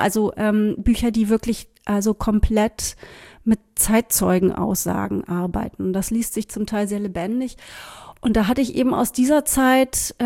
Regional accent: Berlin, Germany; Ich bin ja in West-Berlin aufgewachsen, die halbe Stadt, die es nicht mehr gibt.

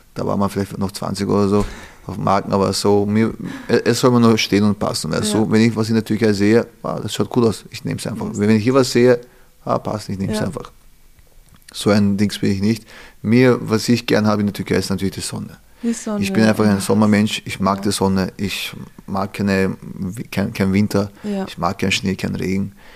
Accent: Vienna, Austria; auch im 10. aufgewachsen, wohne noch immer im 10. Bezirk und bin jetzt im 14.

